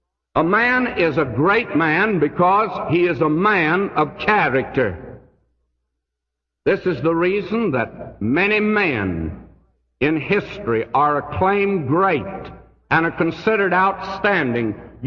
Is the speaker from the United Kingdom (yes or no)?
no; the South, United States; I come from the South, and I have to say that concerning Robert E. Lee.